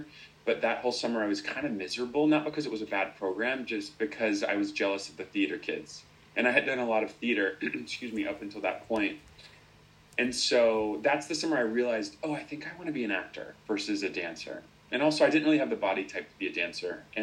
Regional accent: Macon, Georgia, United States; Yes, I'm originally from Macon, Georgia, and I grew up doing theater.

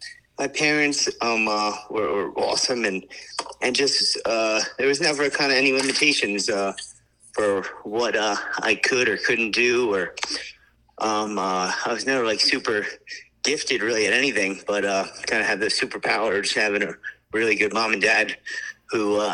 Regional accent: New York City, New York, United States; I'm born and raised in the Bronx, New York. I am a firefighter, also in the Bronx, New York.

